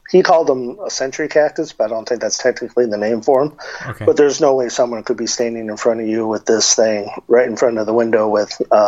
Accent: Tucson, Arizona, United States; I remember hearing about it growing up in Tucson.

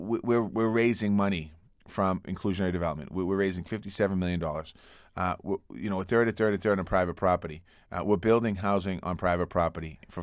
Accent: Dorchester, Massachusetts, United States; I mean, I grew up on Taft Street in Dorchester.

